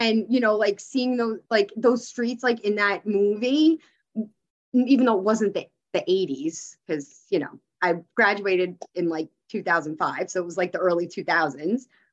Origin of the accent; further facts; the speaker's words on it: Queens, New York, United States; But I'm originally from Queens. So yeah. I'm originally from the city. And I was born and raised there and grew up there my whole life.